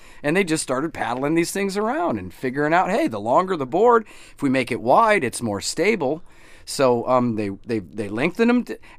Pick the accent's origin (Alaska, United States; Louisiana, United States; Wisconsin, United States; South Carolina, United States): Alaska, United States; Anchorage; I grew up in Anchorage